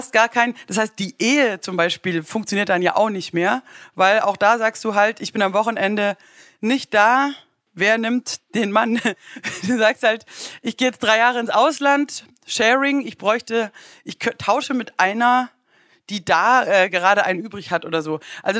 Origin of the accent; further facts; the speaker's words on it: Baden-Württemberg, Germany; Du weißt doch, als Schwäbin spare Mursch.